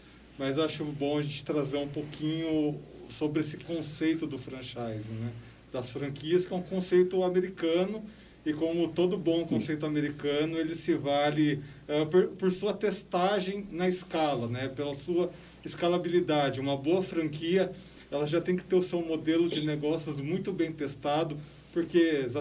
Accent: Socorro, São Paulo, Brazil; now in Campinas, Brazil; Minha cidade natal, Socorro, também é divisa com Minas.

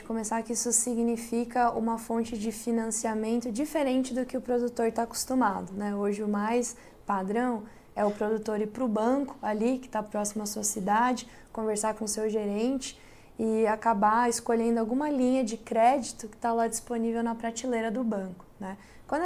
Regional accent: Piracicaba, São Paulo, Brazil; born there; now in São Paulo, Brazil; Eu fui nascida em Piracicaba, mas fui para São Paulo há uns 12 anos atrás, me formei lá

